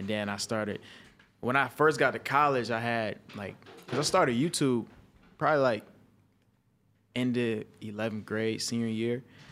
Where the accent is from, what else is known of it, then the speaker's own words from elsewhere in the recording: Pontiac, Michigan, United States; But I'm from Pontiac, Michigan, graduated high school.